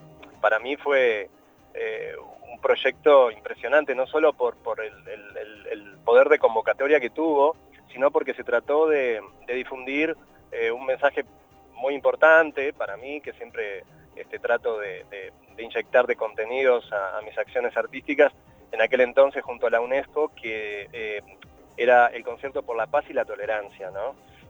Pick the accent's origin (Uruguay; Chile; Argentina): Uruguay; se va a presentar ahora, ni más ni menos que en Punta del Este y en mi país